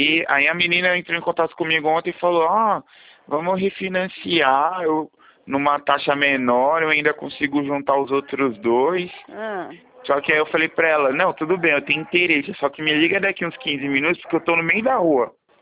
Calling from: São Paulo, Brazil; Eu sou de São Paulo, tô falando aqui de São Paulo.

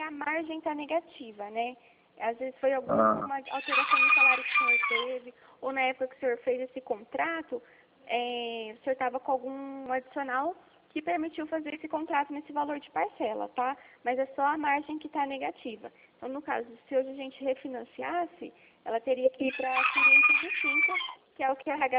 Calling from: São Paulo, Brazil; Eu falo aqui da região de Campinas, eu falo aqui da Central

